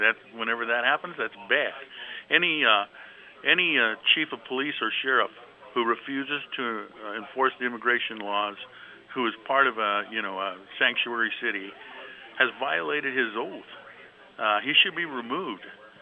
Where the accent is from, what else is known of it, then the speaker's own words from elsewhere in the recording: Compton, California, United States; I grew up in Compton. It was primarily a black neighborhood.